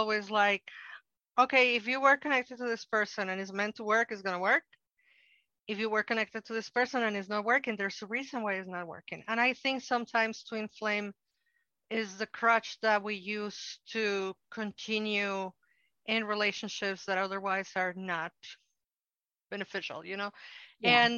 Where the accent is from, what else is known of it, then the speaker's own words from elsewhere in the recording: Mexico; I'm from Mexico, so I'm going to speak about how I see it in Mexico.